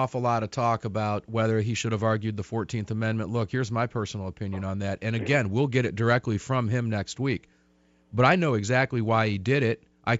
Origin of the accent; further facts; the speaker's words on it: Tampa, Florida, United States; I got from Chuck down in Tampa, Florida, my hometown, my stomping grounds, Chuck.